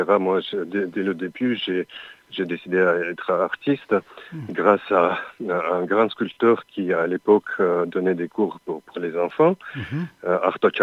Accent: Armenia; also born or lived in China; Je suis né en Chine, mais presque la même année, on est rentré à l'époque à l'Union soviétique.

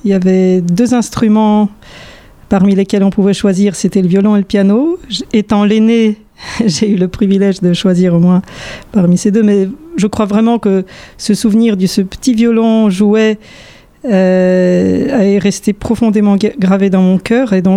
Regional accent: Warsaw, Masovian Voivodeship, Poland; now in France; mon père de Varsovie, ma mère de Budapest. Et j'ai vécu une grande partie de mon enfance à Varsovie.

